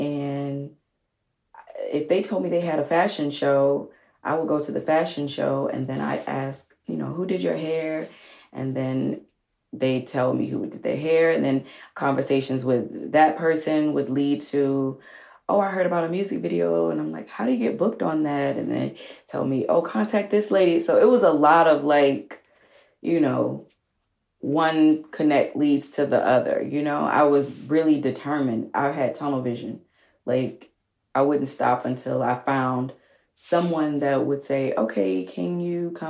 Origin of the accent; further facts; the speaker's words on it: the South, United States; And mind you, I'm from the South.